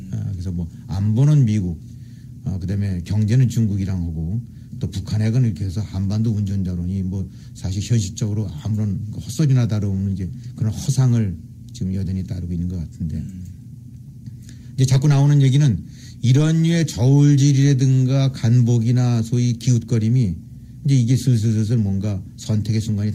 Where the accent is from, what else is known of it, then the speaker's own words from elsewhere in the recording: South Korea; 제일 우리가 한국인으로서 제일 이제 뼈 아픈 거는